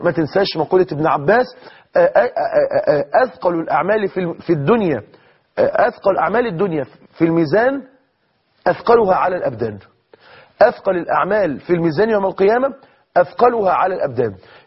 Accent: Egypt; أنا عارف عندنا في مصر الجو حر الصبح حبتين مش مشكلة

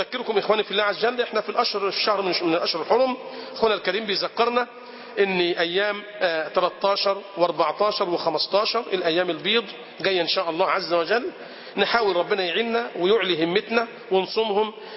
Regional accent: Egypt; بلدنا مصر

